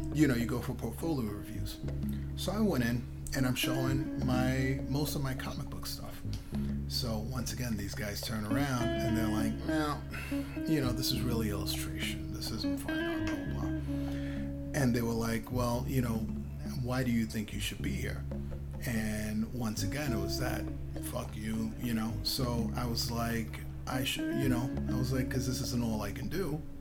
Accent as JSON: {"language": "English", "town": "Bronx", "region": "New York", "country": "United States", "tie": "born or raised there", "said": "I grew up in the South Bronx, and this is crack era South Bronx"}